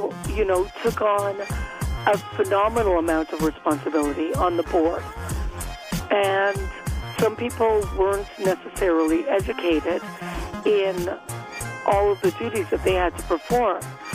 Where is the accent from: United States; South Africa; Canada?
Canada; when people find out I'm from Canada